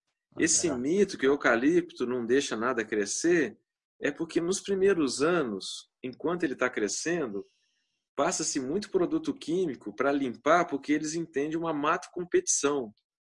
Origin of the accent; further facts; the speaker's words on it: Rio de Janeiro, Brazil; eu moro a 40 quilômetros do campus da Universidade Rural, onde eu fui criado